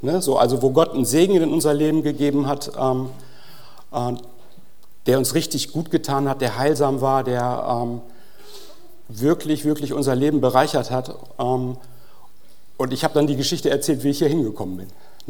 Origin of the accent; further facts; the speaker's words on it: North Rhine-Westphalia, Germany; ich komme aus Ostwestfalen, wir haben es nicht so mit verrückt sein.